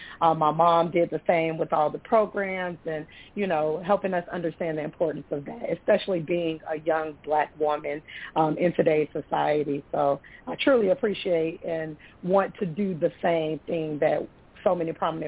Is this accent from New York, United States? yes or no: no; Riviera Beach, Florida, United States; So, you know, growing up in Riviera Beach, I mean, we had programs as a child